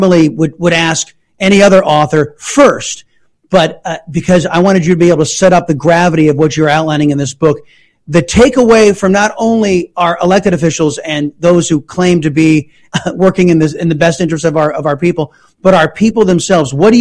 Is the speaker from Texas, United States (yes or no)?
yes; Texas, United States; Doing more good for the country, doing more good for my home state of Texas in 2 or 3 hours